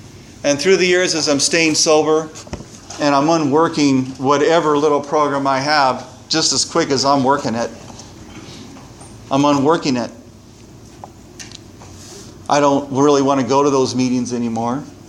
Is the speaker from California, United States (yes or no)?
yes; Santa Maria, California, United States; Growing up in Santa Maria made it easy to come home.